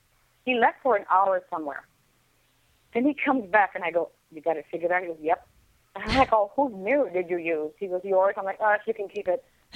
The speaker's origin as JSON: {"language": "English", "region": "Texas", "country": "United States", "said": "you know, because Vicky's from I think Houston or Texas, but I'm from Texas too."}